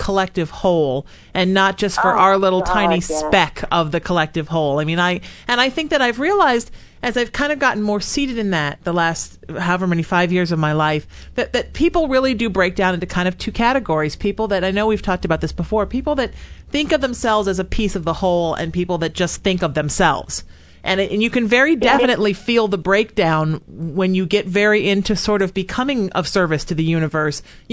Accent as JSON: {"language": "English", "country": "Ireland", "said": "And I say that with all respect as an Irishman, and that's a high compliment."}